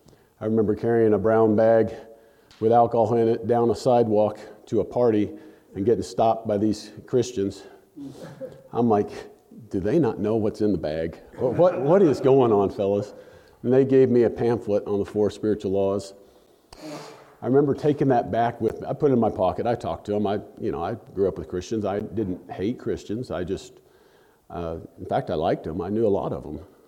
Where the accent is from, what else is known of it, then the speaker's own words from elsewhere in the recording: Ozark, Missouri, United States; So growing up in Southwest Missouri, I graduated high school from Ozark, Missouri, between Branson and Springfield in 1986, went up to college at Southwest Missouri State.